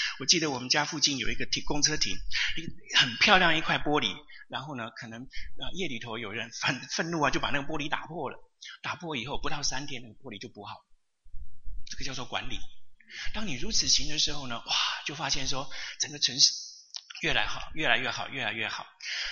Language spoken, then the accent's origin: Chinese; New York, United States; 我从纽约来哦，来到这个地方，来到贵宝地哦